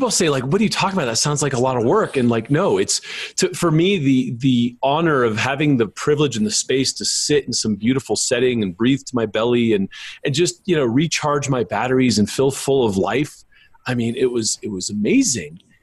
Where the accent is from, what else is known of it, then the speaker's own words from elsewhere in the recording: Los Angeles, California, United States; I grew up in Los Angeles, California. I think of all my friends and my family and all the people that are suffering.